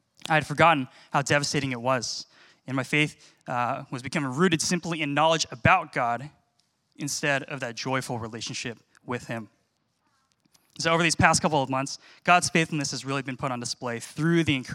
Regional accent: Seattle, Washington, United States; I was born and raised in Seattle, went to undergrad in Seattle, went to church in Seattle, and moved to the area about a year and a half ago

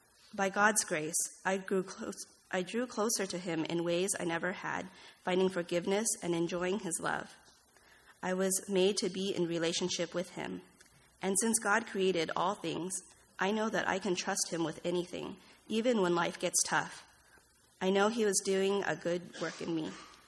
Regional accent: Malaysia; Growing up in Malaysia, I went to church and learned Bible stories

